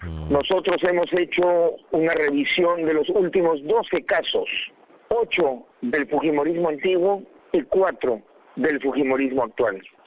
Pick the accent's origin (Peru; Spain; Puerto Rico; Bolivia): Peru; y ahora nosotros como ciudadanos peruanos no nos toca sino responder a nuestras propias expectativas